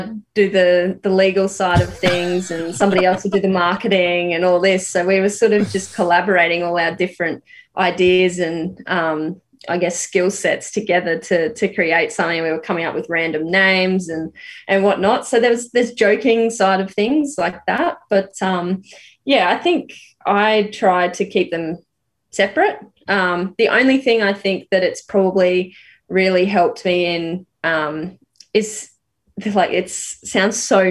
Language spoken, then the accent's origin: English; Rockhampton, Queensland, Australia; growing up in Rocky, in a regional area, sort of having to move to the metropolitan areas to excel at your sport.